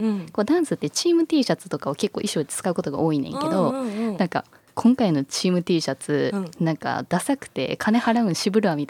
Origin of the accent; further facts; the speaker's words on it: Kyoto, Japan; moved away as an adult; now in Tokyo, Japan; 出身京都。